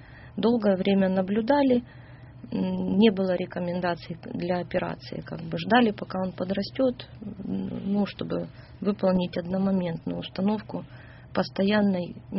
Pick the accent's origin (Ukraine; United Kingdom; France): Ukraine; Donetsk, Donetsk Oblast; now in Moscow, Russia; Мы из Донецка. Приехали в Москву в сопровождении МЧС России 6 февраля для лечения тяжелого ребенка.